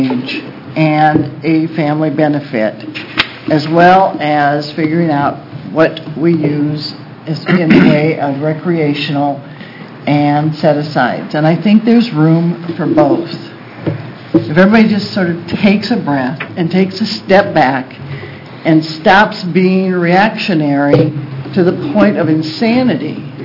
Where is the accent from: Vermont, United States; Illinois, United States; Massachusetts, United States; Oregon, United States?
Oregon, United States; Portland; I am the child of loggers and timber workers and dairy farmers. And though I was raised in Portland and consider myself an environmentalist